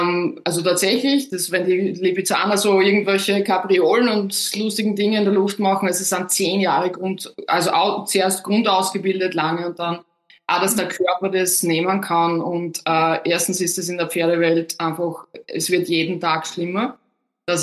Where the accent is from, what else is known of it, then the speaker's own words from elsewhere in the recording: Austria; Wenn man so drüber hudelt, sagt man bei uns in Österreich.